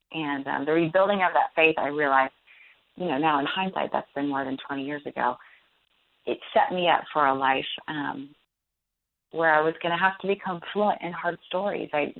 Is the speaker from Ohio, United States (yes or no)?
yes; Cincinnati, Ohio, United States; I drive to Cincinnati, Ohio to spend the night at my mom's house, my hometown. And I hadn't been home since my last birthday.